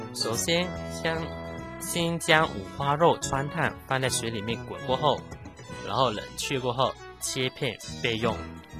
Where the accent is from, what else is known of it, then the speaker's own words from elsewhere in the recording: Fuzhou, Fujian, China; 就是想起我的童年和我的故乡